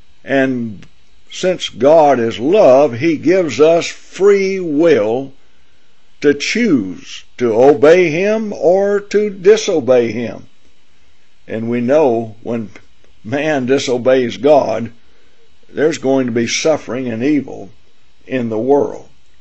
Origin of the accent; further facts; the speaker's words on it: Tennessee, United States; and my home state of Tennessee